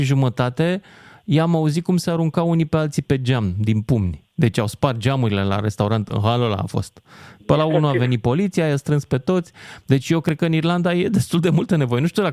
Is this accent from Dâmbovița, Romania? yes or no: no; Argeș, Romania; Eu sunt din Argeș și avem exact aceeași problemă.